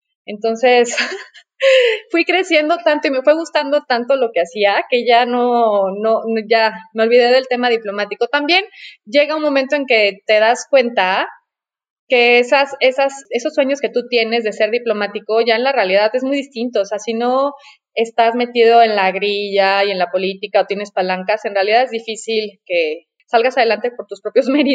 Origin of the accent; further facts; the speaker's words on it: Mexico City, Mexico; born there; Nací en la Ciudad de México, por suerte, porque en realidad yo estaba destinada a nacer en La Paz, Baja California Sur. Mi familia es de La Paz, de La Baja, de La Hermosa, de La Playita. Somos familia costeña en el norte de del país.